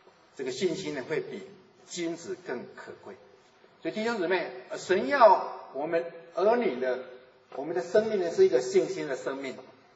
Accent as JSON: {"language": "Chinese", "country": "Taiwan", "said": "我从台湾来的，我曾经爬过台湾最高的山玉山"}